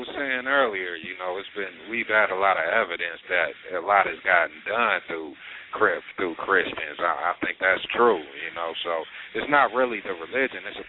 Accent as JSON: {"language": "English", "country": "Nigeria", "said": "My brother, I'm Nigerian. My father's Nigerian from Lagos, Nigeria."}